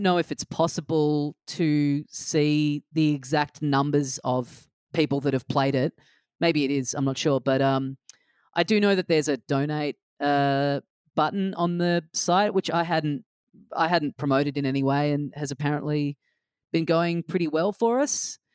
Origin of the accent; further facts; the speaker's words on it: Australia; why would that ever have happened when I'm an Australian comedian?